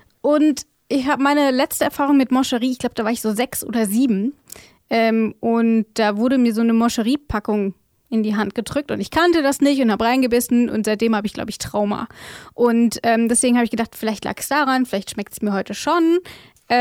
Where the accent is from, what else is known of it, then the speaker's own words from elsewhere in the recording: Rhineland-Palatinate, Germany; genau, ich komme aus der Pfalz.